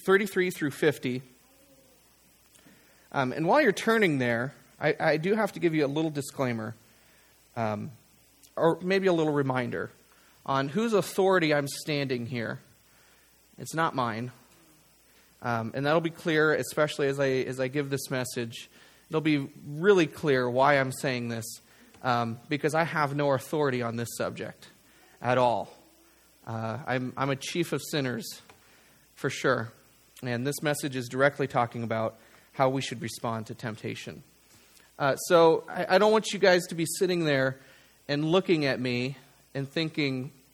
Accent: Eden, United States; also born or lived in Phoenix; now in Topeka, United States; I come from Eden and was originally born in Phoenix. Live in Topeka right here next to the town hall.

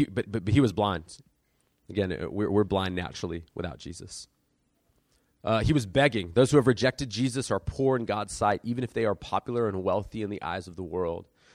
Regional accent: San Diego, California, United States; I grew up in South San Diego.

